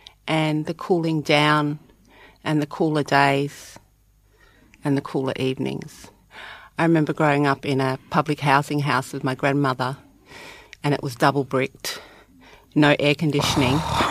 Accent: Western Australia, Australia; I'm a Noongar woman from southwest of Western Australia.

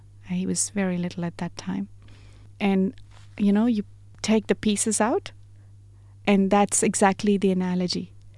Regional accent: India; also born or lived in Gujarat / Maharashtra; So I was born in Gujarat, and I was only 13 days old when we moved actually from Gujarat state to Maharashtra state. So I've had an opportunity to sort of go around and live around India.

